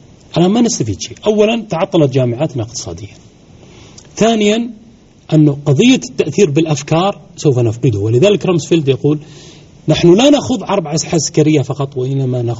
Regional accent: Saudi Arabia; أنا أعرف وكالات سيارات عندنا في السعودية

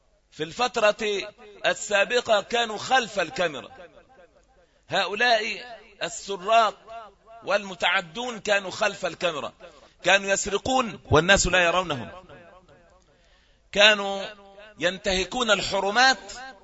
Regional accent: Egypt; 11 يوما مرت بأمة بلادنا مصر

